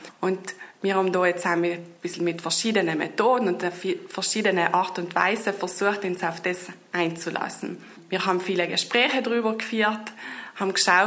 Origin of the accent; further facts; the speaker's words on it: Kurtatsch, Trentino-Alto Adige, Italy; ich bin aus Kurtatsch, bin 35 Jahre alt